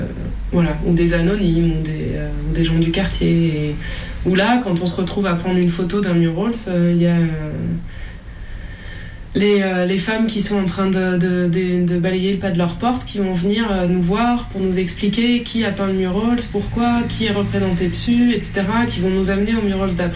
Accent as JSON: {"language": "French", "country": "France", "said": "en tant que Française, dans les quartiers irlandais, on est accueillis comme des soutiens"}